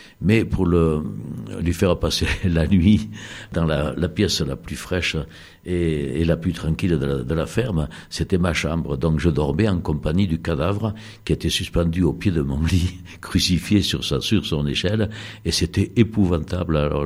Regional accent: Nouvelle-Aquitaine, France; mon enfance rurale basco-béarnaise dans les Pyrénées.

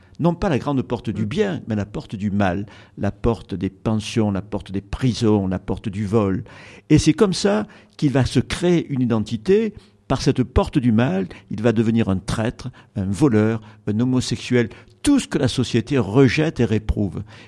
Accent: Marseille, Provence-Alpes-Côte d'Azur, France; la cuisine où j'ai grandi, à Marseille

